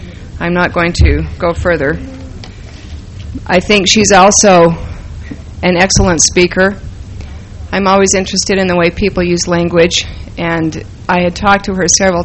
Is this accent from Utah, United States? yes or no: yes; Provo, Utah, United States; also born or lived in California; I grew up in Provo because they say I couldn't possibly fit there, and they're right. I never did. I lived in California for some time after I married and then returned to Provo a few years ago.